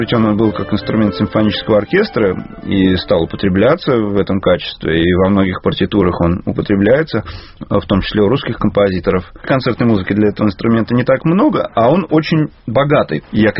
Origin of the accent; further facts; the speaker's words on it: Saint Petersburg, Russia; Я же из Питера, поэтому для меня Достоевский – это практически народный персонаж. У нас всерьез показывают, где Раскольников старушку убил. В общем, я жил большую часть жизни в таком культурном пространстве, где все это практически овеществляется у тебя на глазах.